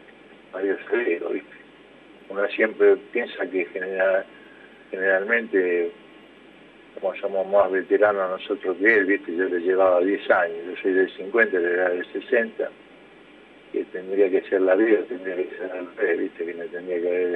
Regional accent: Buenos Aires, Argentina; born there; donde yo nací allá en Palermo Viejo, viste, en Capital.

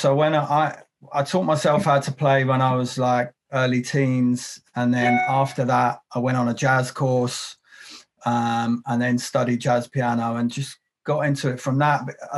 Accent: London, United Kingdom; So I'm from London, England, UK, and the house scene is pretty good, man.

